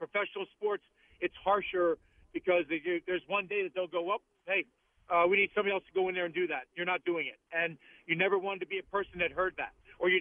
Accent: Philadelphia, Pennsylvania, United States; and I think that one they all knew it was my hometown and whatever, but the score in Philadelphia was a great thing individually

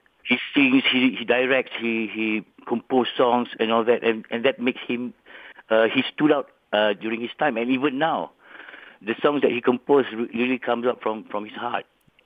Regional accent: Malaysia; the songs that portray us as Malaysian

